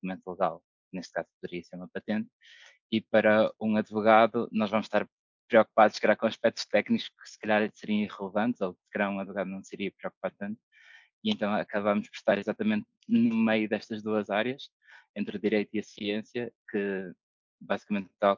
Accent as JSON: {"language": "Portuguese", "town": "Paredes", "region": "Porto", "country": "Portugal", "said": "escolhe um curso mais perto de casa, sou de Paredes"}